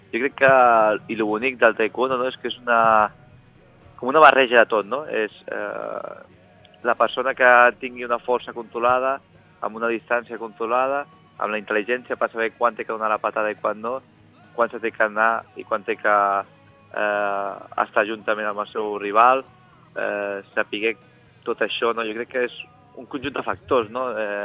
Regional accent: Girona, Catalonia, Spain; primer territorial a Girona, no?, d'on soc jo.

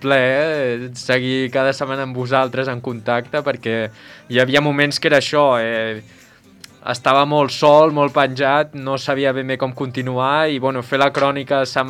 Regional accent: Catalonia, Spain; I a més que sempre Sant Feliu és el meu poble, tot i que hi he pujat poc últimament

